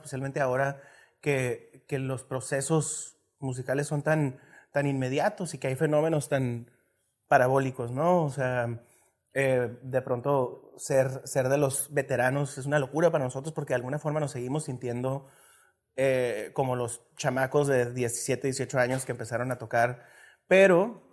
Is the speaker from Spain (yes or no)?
no; Mexico; nosotros somos mexicanos y particularmente el regional mexicano que se está viendo ahorita en el mundo es el tipo con el que crecimos nosotros.